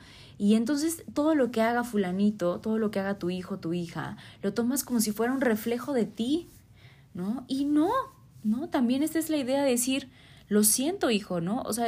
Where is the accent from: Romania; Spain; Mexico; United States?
Mexico; Para nosotros como cultura mexicana y cultura latina suena como